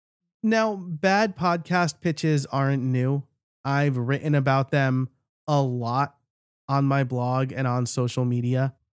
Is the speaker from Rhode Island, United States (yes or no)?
no; New York, United States; which as a New Yorker, it was shocking that I was able to find good bagels in Pennsylvania.